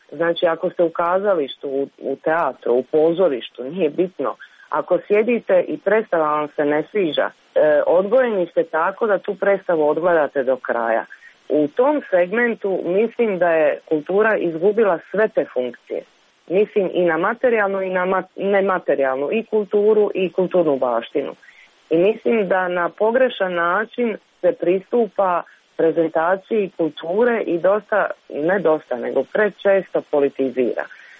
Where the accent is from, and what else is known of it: Bosnia & Herzegovina